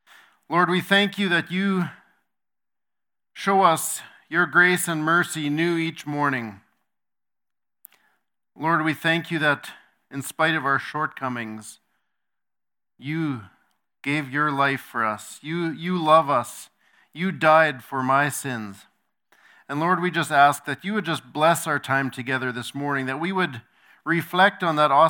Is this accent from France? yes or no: no; Rhineland, Manitoba, Canada; I'm from Rhineland, Manitoba, from the Rhineland Zummerfeld Church is my home church